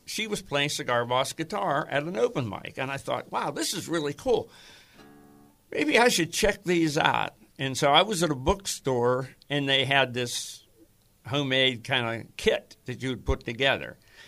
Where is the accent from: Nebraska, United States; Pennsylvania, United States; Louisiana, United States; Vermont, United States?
Pennsylvania, United States; North Versailles; I grew up in North Versailles. I still live there. But I went to college in Eastern Kentucky at Kentucky Christian College.